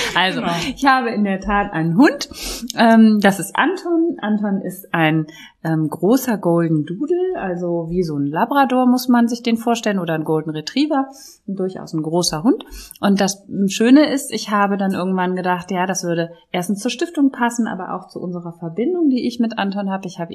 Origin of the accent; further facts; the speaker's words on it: North Rhine-Westphalia, Germany; ich komme ja gebürtig hier aus der Nähe von Düsseldorf und dann bin ich zurückgegangen nach Köln. Das ist eigentlich die Heimatstadt meiner Mutter.